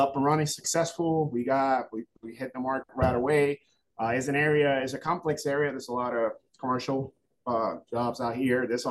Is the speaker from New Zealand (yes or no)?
no; Puerto Rico; moved away as an adult; now in United States; Yeah, I was born and raised down in Puerto Rico. I basically left when I was 18 in the military, Army active duty.